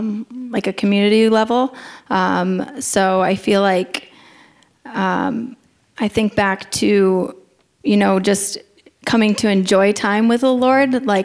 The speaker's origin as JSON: {"language": "English", "town": "Ellington", "country": "United States", "tie": "born or raised there", "said": "I'm 25 years old. I was born and raised here in Ellington."}